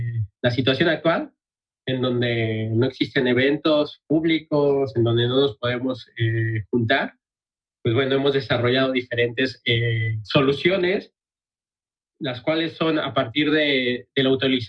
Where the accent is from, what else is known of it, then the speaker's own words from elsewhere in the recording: Mexico; moved away as an adult; now in Barcelona, Spain; llevo 10 años viviendo en Barcelona. Soy mexicano, donde estudié la carrera de comunicación audiovisual en el claustro de Sor Juana. Y después vine a Barcelona a estudiar el máster en artes digitales en la Pompeu Fabra.